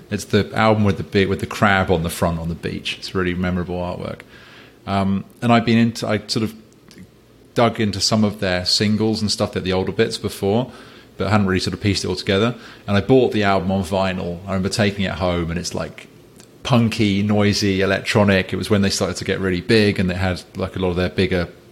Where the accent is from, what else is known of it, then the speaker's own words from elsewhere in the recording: South West England, United Kingdom; So I grew up in Cornwall, which is like a very rural part of England. The most rural part, arguably, in a really small like village school.